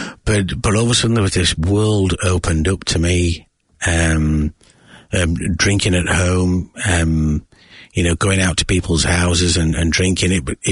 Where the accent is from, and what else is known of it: Yorkshire and the Humber, United Kingdom; born or raised there